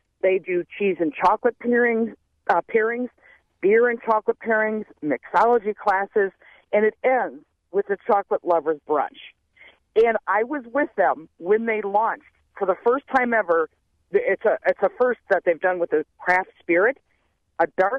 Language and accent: English; Beloit, Wisconsin, United States; my hometown has a place called Northwoods Confectionery, downtown Beloit